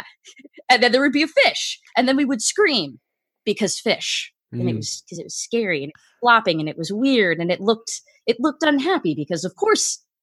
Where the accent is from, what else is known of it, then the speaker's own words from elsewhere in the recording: Miami, Florida, United States; I am from Miami, Florida.